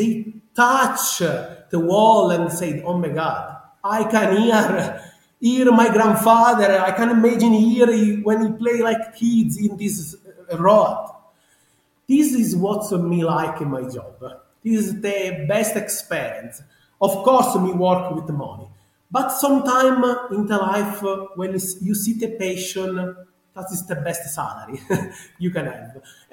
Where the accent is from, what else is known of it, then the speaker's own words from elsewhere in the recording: Sicily, Italy; accent: Sicilian; I'm sure you can listen to my strong Sicilian accent. But this is the original Sicilian accent.